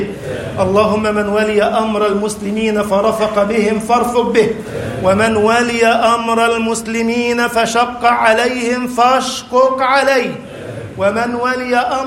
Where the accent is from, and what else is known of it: Egypt